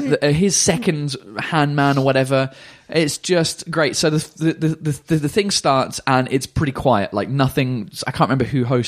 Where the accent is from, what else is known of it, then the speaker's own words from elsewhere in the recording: England, United Kingdom; There's lots of famous people who I don't know because, you know, I'm English.